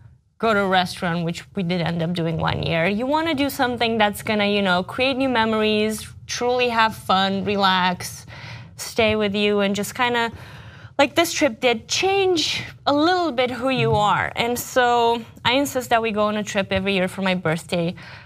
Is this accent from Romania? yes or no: yes; Romania; I basically started going to school in 1990. And Romania was just coming out of communism.